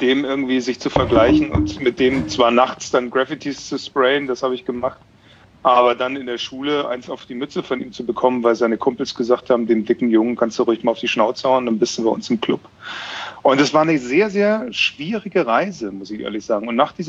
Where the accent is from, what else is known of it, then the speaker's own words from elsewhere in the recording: Bavaria, Germany; moved away; Ich komme ja aus Bayern ursprünglich